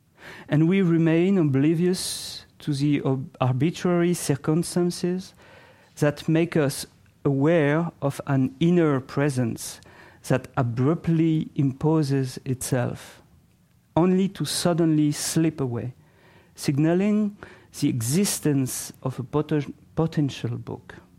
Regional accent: France; accent: French; English is a second language; I will try my best not to speak like Jacques Pépin and … avoid to impose my French accent.

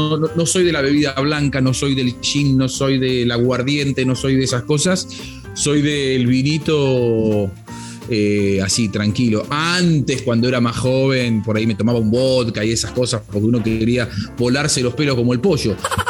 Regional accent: Argentina; yo sé que este vino argentino, porque lo tomo en mi país, es mejor que ese vino chileno

